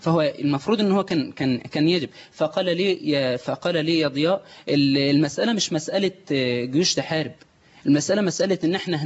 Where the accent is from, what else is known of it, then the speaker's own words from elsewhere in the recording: Egypt; نتحرك كمصريين